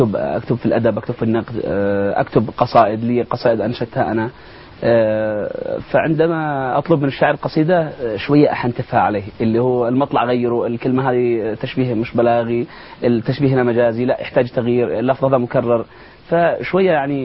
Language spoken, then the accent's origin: Arabic; Yemen; عندنا في اليمن الجانب الاجتماعي قوي